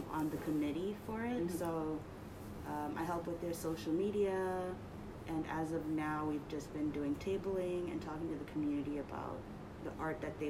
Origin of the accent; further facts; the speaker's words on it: Chicago, Illinois, United States; now in Hartford, United States; I'm from Chicago, I'm from a really big city. Coming to Hartford, and especially as a JSTART student, was a bit hard for me to kind of adjust to things.